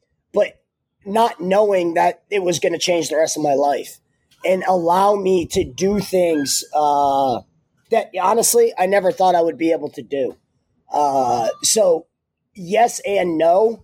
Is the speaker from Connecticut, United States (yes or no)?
yes; South Windsor, Connecticut, United States; I'm from Connecticut. I'm from outside the Hartford area, South Windsor, Connecticut.